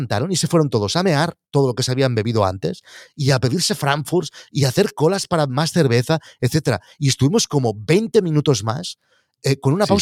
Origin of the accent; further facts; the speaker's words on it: Barcelona, Catalonia, Spain; no soy de Barcelona.